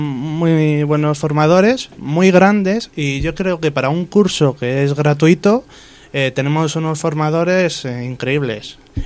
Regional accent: Salamanca, Castile and León, Spain; porque yo soy de Salamanca, ¿sabes?

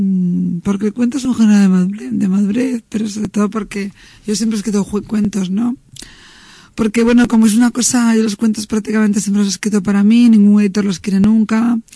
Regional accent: Spain; Eso lo interpretamos porque somos españoles.

